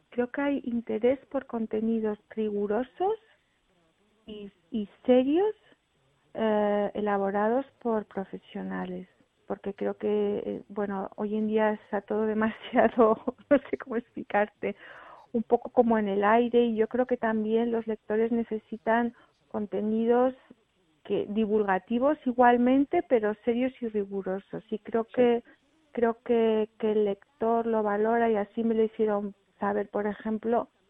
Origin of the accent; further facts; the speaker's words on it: Madrid, Community of Madrid, Spain; now in Seville, Spain; yo vivo en Sevilla, soy de Madrid, pero ya llevo mucho tiempo viviendo aquí